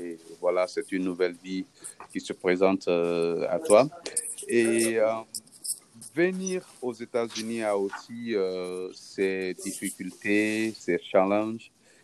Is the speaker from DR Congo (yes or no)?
no; Guinea; quand tu dis armée chez nous en Afrique, plus précisément en Guinée, tu parles d'une globalité